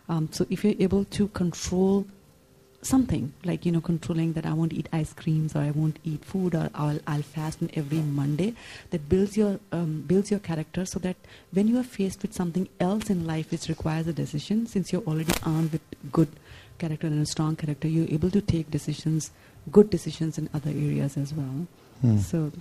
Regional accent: India; I'm from India, where keeping fasting on certain days is a very common thing

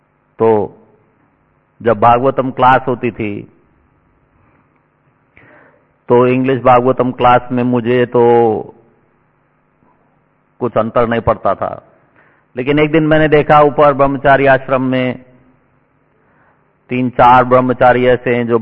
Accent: Delhi, India; now in Vancouver, Canada; मैं दिल्ली का रहने वाला हूं। पिछले 26 साल से वैंकूवर कनाडा में रहता हूं।

